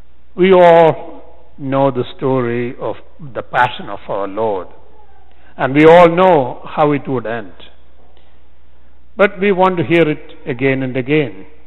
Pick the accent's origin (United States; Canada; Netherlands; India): India; I grew up in India at a time when we didn't have TV, and the radio was rare.